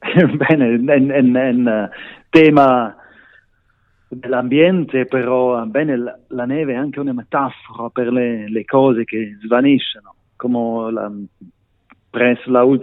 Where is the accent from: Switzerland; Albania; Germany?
Switzerland; Grisons; Che l'ho vissuto io in questo paese piccolo che sono cresciuto nei Grigioni